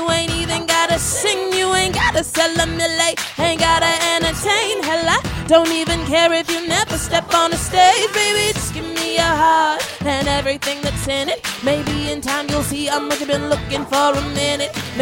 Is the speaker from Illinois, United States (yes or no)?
no; Georgia, United States; Being raised in Georgia too, I've had a lot of like alternative rock 90s kind of influence. But I'm also Jamaican